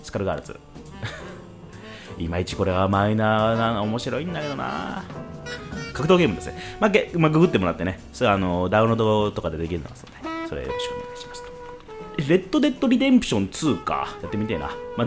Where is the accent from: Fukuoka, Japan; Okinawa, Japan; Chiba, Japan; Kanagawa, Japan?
Fukuoka, Japan; 僕の故郷は、九州は福岡でございます。福岡市の、まあ、れっきとした博多っ子でございます。なんかその雰囲気を感じてらっしゃるかどうか分かりませんが、まあ博多生まれで